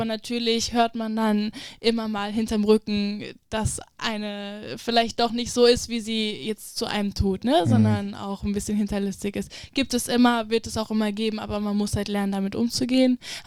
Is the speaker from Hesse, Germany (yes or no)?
yes; Oppershofen, Hesse, Germany; Also bei uns in Oppershofen, wo ich herkomme